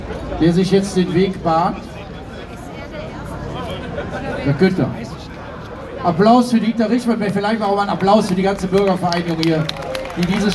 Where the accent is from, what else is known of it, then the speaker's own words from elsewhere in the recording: Brück, Germany; Also ich bin ja auch in Brück groß geworden.